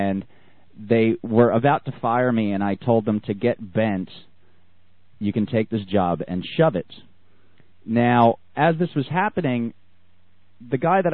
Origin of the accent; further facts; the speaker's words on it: New York, United States; now in Texas, United States; I came from New York down to Texas, so you know that they really, really didn't like me much.